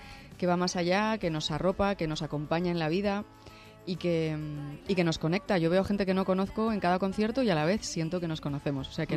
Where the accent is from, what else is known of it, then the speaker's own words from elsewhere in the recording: Madrid, Community of Madrid, Spain; also born or lived in Cuenca; Y yo nací en Cuenca, pero he vivido en Madrid siempre. Entonces, realmente, toda mi vida mis amigos han estado aquí.